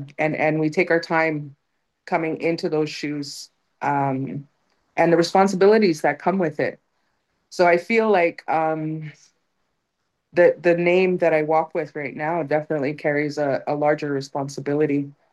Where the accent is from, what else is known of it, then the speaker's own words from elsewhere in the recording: Mokomokong, Canada; now in Toronto, Canada; I'm from the Eagle Clan. I'm from Mokomokong, unceded Indian Territory. And I'm currently living in Toronto.